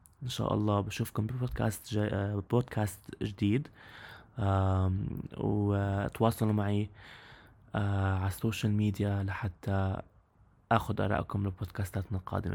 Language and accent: Arabic; Amman, Amman Governorate, Jordan; كيف انا شاب من عمان عم بصارع فكره تكوين العلاقات والصداقات مع الناس هون